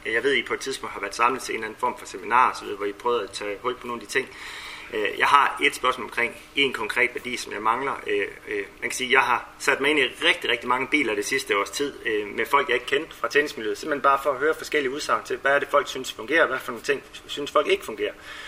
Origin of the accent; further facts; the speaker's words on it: Jutland, Denmark; jeg er fra Jylland